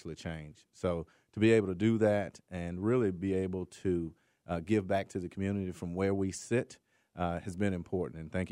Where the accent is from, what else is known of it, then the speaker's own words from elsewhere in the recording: Atlanta, Georgia, United States; I am from Atlanta, ingrained in Atlanta, and I can retire in less than a year